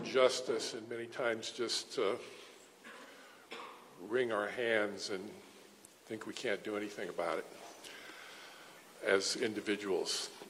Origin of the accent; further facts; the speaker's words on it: Chesapeake, Virginia, United States; I'm from Chesapeake. I'm part of the Virginia Poor People's Campaign